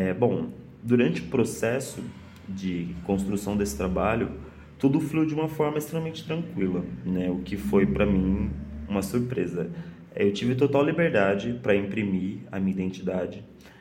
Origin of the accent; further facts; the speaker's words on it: Cotia, São Paulo, Brazil; Eu sou original de Cotia